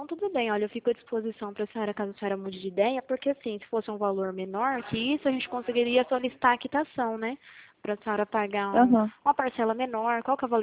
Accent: Presidente Prudente, São Paulo, Brazil; Sou de Presidente

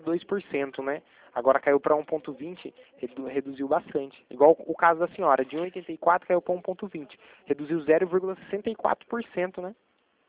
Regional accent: Itatiba, São Paulo, Brazil; Eu sou daqui de Itatiba.

